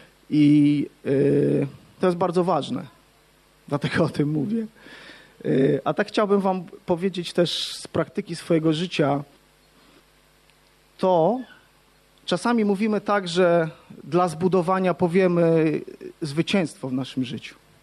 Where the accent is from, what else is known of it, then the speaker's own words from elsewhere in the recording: Gdańsk, Pomeranian Voivodeship, Poland; z Gdańska.